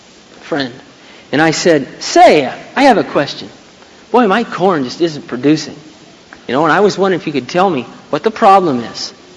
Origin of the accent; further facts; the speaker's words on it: Iowa, United States; Now, I'm from Iowa primarily, and there's nothing that beats Iowa corn.